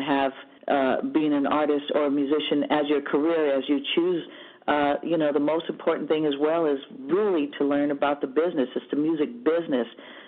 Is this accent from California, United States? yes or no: yes; California, United States; I mean, I'm extremely proud of being born and raised in the Bay Area.